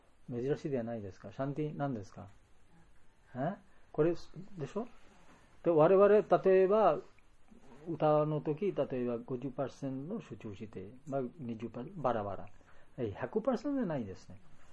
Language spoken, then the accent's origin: Japanese; Germany; Japanese is a second language; 私は少しドイツ出身で歌えますから